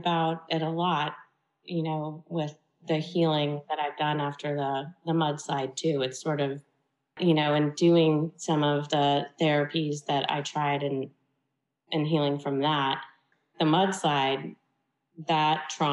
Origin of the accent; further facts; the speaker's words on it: Washington, District of Columbia, United States; I grew up in Washington, D.C. with parents who were educated and loving.